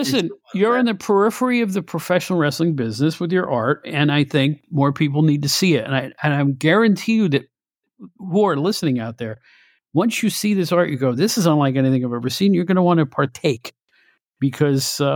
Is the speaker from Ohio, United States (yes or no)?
no; New York City, New York, United States; I'm a New Yorker.